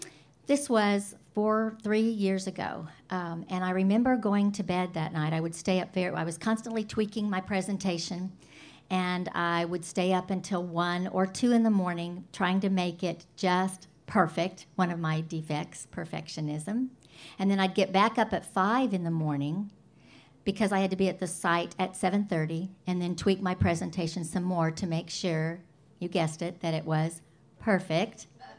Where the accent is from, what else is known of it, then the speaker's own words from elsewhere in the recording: Norman, Oklahoma, United States; I'm from Norman, Oklahoma, and my abstinence date is May 24th, 2012